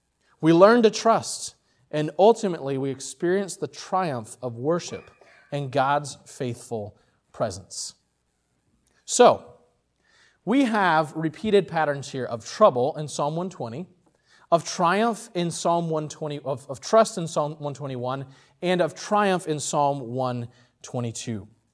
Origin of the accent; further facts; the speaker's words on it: São Paulo, Brazil; moved away; Growing up in Brazil was very different than here.